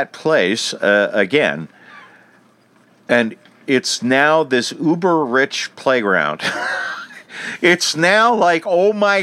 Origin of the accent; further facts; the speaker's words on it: United States; now in Australia; I went to my hometown and I started eating American food.